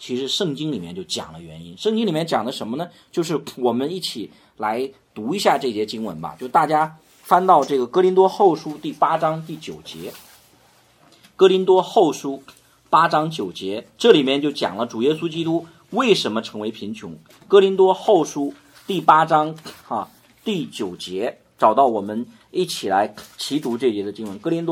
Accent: China; 我也是中国人，咱见见面行不行啊？

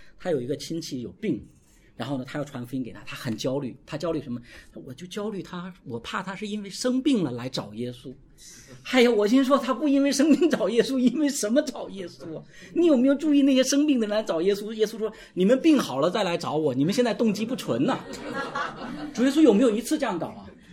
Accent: China; 我们中国人从小就受这种愚民教育，愚公移山

